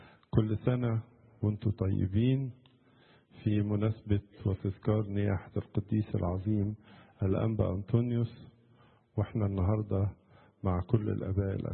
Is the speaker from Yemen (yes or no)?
no; Egypt; هو بتاعنا كلنا كمصريين وبتاع كل العالم.